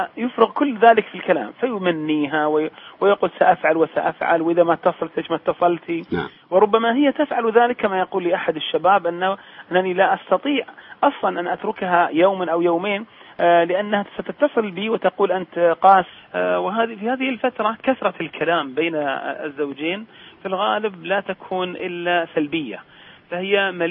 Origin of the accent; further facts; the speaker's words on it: Saudi Arabia; اللي احنا نسميها في بلادنا المملكة العربية السعودية فترة الخطوبة